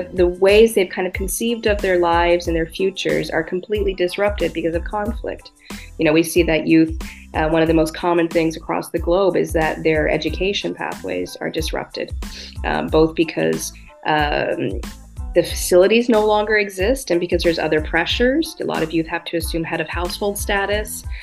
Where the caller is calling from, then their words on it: Paris, Île-de-France, France; I'm calling you from Paris, France.